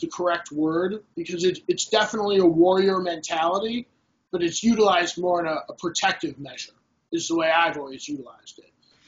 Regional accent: Los Angeles, California, United States; now in Cleveland, United States; I live in Cleveland, Ohio. I'm originally from Los Angeles.

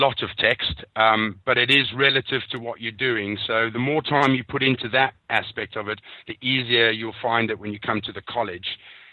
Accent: London, United Kingdom; I'm from London

